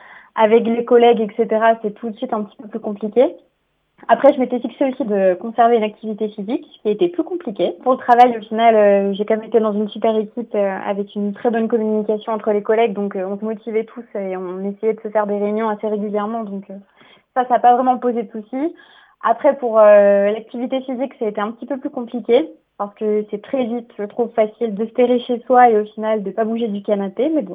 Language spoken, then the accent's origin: French; France; now in Barcelona, Spain; j'ai 24 ans et je suis française. J'étais à Barcelone